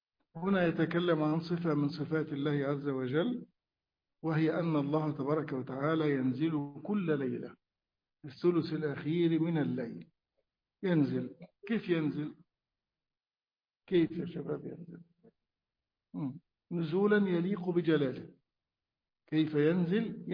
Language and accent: Arabic; Egypt